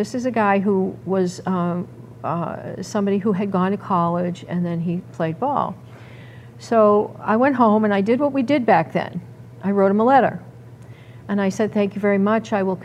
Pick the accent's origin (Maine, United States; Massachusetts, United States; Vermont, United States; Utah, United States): Massachusetts, United States; I come from the Boston area, so of course my team is the Boston Red Sox.